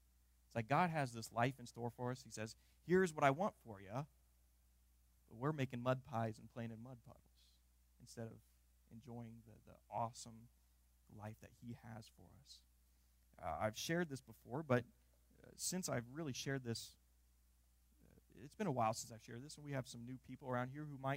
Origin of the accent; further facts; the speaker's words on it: Waynesfield, Ohio, United States; one of the big things that life was like growing up in Waynesfield was that everybody called themselves a Christian